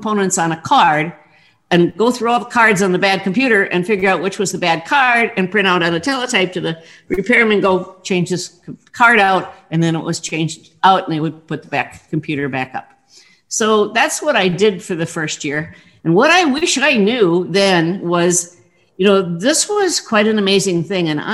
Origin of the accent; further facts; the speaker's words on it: Milwaukee, Wisconsin, United States; And I came from Milwaukee, so I was nearby, and I got a job there, maybe a couple hour drive from my home.